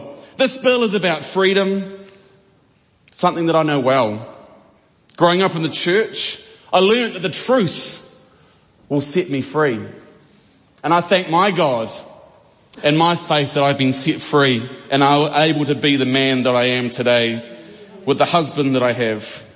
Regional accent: Taranaki, New Zealand; I come from Taranaki, and Pariaka is a place that's special to me.

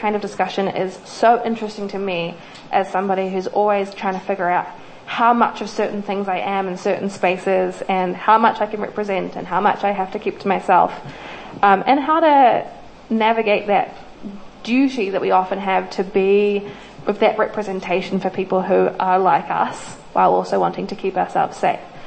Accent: New Zealand; I grew up in Aotearoa, mostly in very, very Pākehā areas

